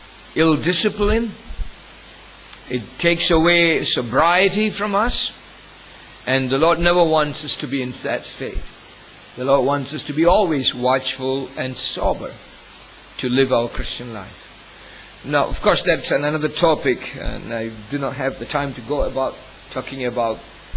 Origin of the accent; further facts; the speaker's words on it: India; I remember listening to a very old preacher when I grew up in India.